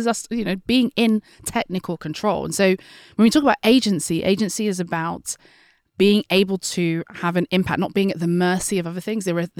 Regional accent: London, United Kingdom; I grew up in East London. I'm a very proud East Londoner, coming to you actually as we record from East London

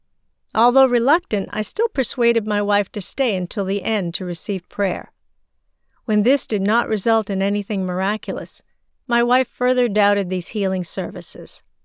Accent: China; now in United States; I am Chinese and was born and raised in China to a family that worshiped Buddha and other gods.

